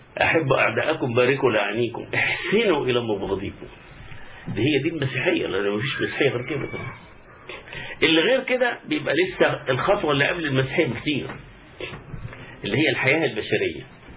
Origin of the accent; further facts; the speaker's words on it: Upper Egypt, Egypt; وأنا هختم بقصة جميلة حصلت في بلدنا الصعيد.